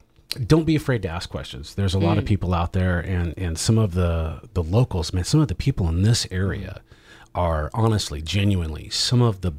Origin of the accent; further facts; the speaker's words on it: Portland, United States; But I grew up in Portland and went into the service right after high school.